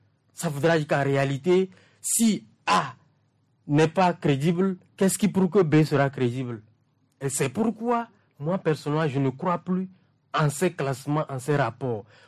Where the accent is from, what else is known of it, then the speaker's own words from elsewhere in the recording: Togo; Parce que je suis Togolais. Je veux voir mon pays gagner.